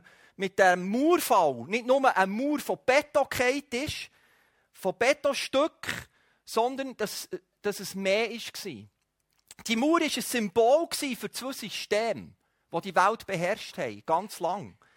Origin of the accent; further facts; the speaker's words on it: Switzerland; Gerade als Schweizer ist es für uns vielleicht nicht so entscheidend.